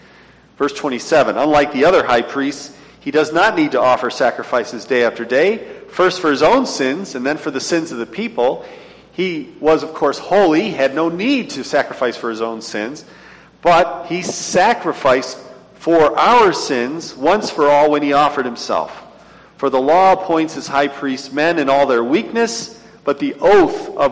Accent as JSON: {"language": "English", "country": "United States", "said": "And as an American, of course, I do turn and yawn in a way because I'm an American, you know."}